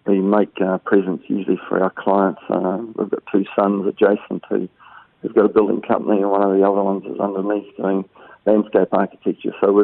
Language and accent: English; Waikato, New Zealand; I grew up in the Waikato, and three uncles around the country are farmers, and I grew up working on farms